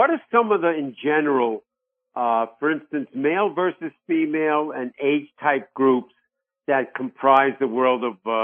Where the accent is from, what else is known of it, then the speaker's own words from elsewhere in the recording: Bronx, New York, United States; accent: New York; Bronx. In case you didn't know my New York accent, catch that into the Bronx.